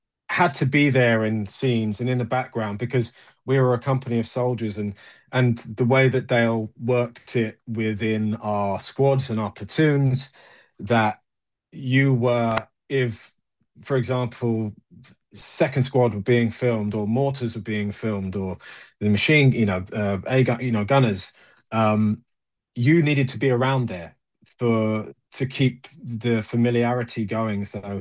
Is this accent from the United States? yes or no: no; Ireland; My mum's Irish, my dad's from South America, but my mum's Irish, and I'm from Ireland.